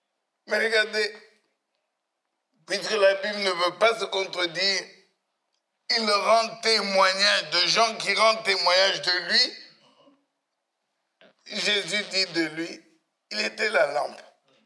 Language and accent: French; DR Congo; Ça paraît, vous savez, nous venons du Congo, et au Congo, on pourrait dire que le message fait partie des grandes églises.